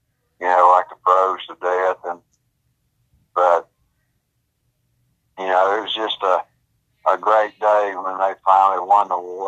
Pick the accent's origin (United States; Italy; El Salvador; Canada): United States; Ashland; And she was from Springville, and I was from Ashland.